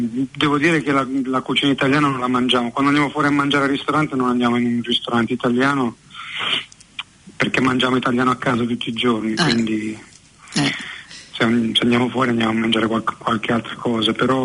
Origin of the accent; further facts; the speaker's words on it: Carpi, Emilia-Romagna, Italy; Io sono un po' di qua, un po' di là, però diciamo che mi ritengo, sono praticamente cresciuto a Carpi, nella provincia di Modena. Quindi mi ritengo insomma emiliano. Ho vissuto lì parecchi anni